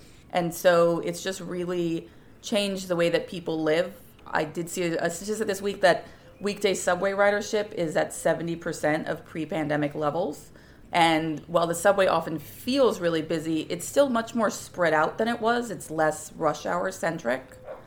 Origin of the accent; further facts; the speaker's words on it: Pennsylvania, United States; now in New York, United States; I've lived in New York since 2009. I grew up in Pennsylvania, about 100 miles away from here, and always really liked the city and enjoyed visiting my older siblings and moved here pretty much out of college.